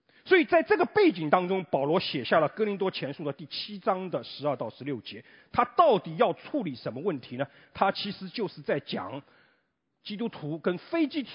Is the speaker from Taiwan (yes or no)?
no; China; 其实跟我们中国传统的一种思想很像。我们中国人常常说一张床出不了什么两种人